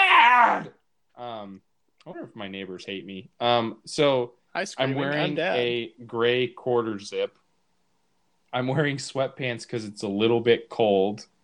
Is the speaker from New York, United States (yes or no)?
no; Nebraska, United States; oh, I'm from Nebraska, so I don't have an accent because I'm special.